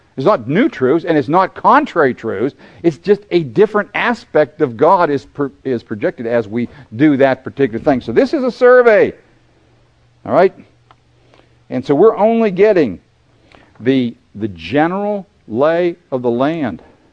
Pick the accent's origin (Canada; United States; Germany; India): United States; Florida; And I was from the south. I was from Florida, all right?